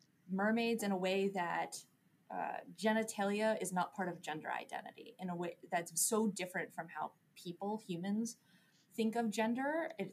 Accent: New Jersey, United States; I grew up on the Jersey Shore, so like I spent a lot of time in the water.

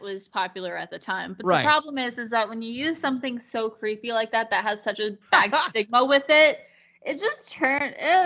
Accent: Las Vegas, Nevada, United States; Not just because I came from Vegas, right, where there's a liquor store on every street corner

